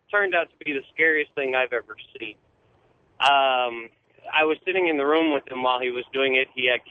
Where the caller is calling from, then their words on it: California, United States; I'm calling from California.